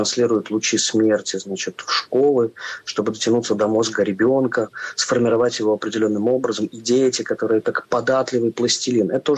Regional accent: Penza, Penza Oblast, Russia; Мне довольно близкий, поскольку я родом из Пензы.

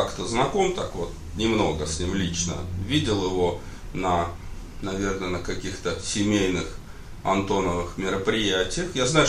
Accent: Moscow, Russia; Детство прошло в Москве, да.

